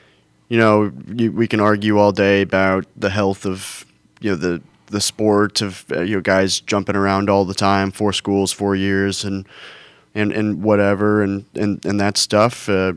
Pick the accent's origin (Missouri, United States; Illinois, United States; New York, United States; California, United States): Missouri, United States; St. Louis; I'm a St. Louis sports fan. I'm from St. Louis.